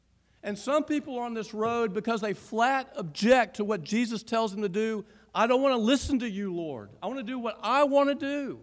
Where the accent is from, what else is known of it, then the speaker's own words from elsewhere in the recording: Southeast, United States; You know, when I grew up in the Southeast, if you had, like many roads here, two lanes going north, two lanes going south, and a turn lane in the middle